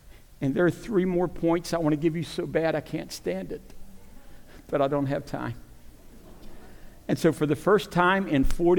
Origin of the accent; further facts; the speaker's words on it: Bluefield, West Virginia, United States; It was in my home church that I grew up on, First Church of God, Anderson, Indiana, on South Street in Bluefield.